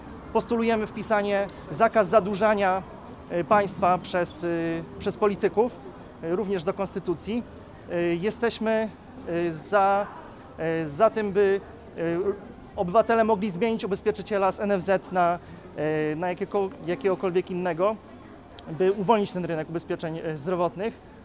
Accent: Bełchatów, Łódź Voivodeship, Poland; Oprócz tego jestem związany ze środowiskiem tradycji katolickiej w Bełchatowie. Pochodzę z Bełchatowa i mieszkam tam.

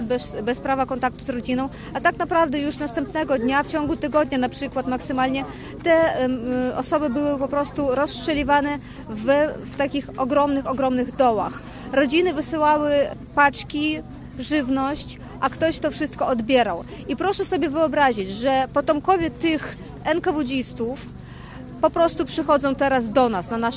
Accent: Odesa, Odesa Oblast, Ukraine; Natomiast jestem z Odessy i chciałabym pozdrowić całe miasto partnerskie Łódź.

